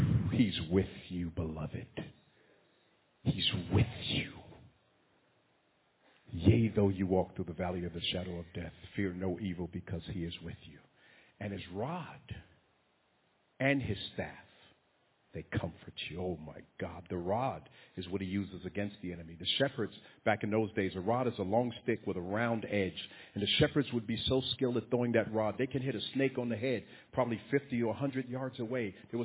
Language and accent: English; New York, United States; My daddy, when I grew up in New York, brought me a bike. Now, I grew up where projects were down the street.